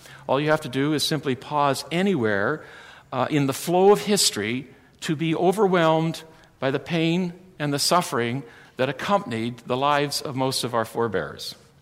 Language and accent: English; London, Ontario, Canada; when I was growing up in London, we had two stations, CFPL in London, and you had CKCO in Kitchener, and nothing else.